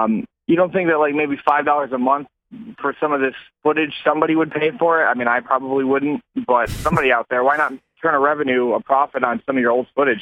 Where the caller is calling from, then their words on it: Hampden, Massachusetts, United States; I'm calling from Hamden, Massachusetts. It's like pretty close to Springfield, Massachusetts.